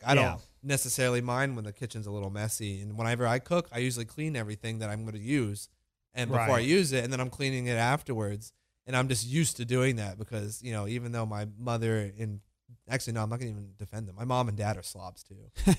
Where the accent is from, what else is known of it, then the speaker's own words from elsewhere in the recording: Huntersville, North Carolina, United States; I grew up in Charlotte. Like, I'm from Huntersville.